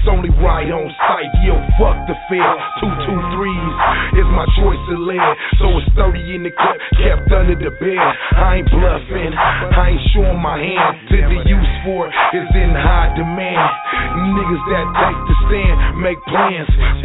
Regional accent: San Diego, California, United States; It don't matter where you from, I'm from Dago, and where you at, it's the same thing around there.

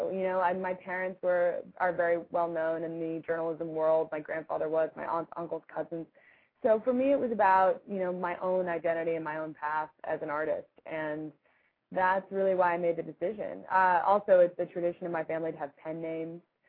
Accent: Ireland; Yeah, I'm Irish. I'm Irish.

